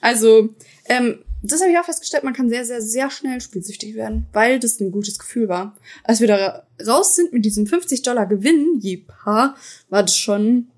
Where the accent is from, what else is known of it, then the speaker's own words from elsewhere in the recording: Germany; dass wir uns mal mit jemandem unterhalten hatten und gesagt haben, ja, wir kommen aus Deutschland